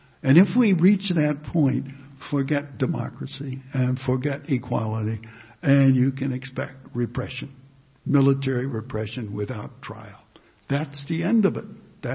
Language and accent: English; Kansas City, Missouri, United States; I'm from an Irish Catholic family of Kansas City of a couple of generations